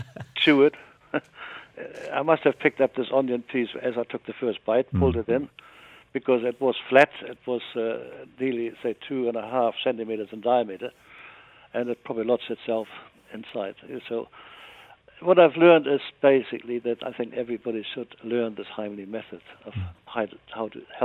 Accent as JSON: {"language": "English", "country": "South Africa", "said": "we're from South Africa, but I'm German, but descent, my wife's Norwegian."}